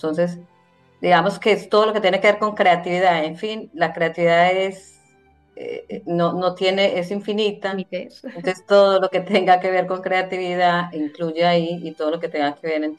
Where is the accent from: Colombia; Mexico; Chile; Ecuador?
Colombia; Efectivamente, soy de Colombia.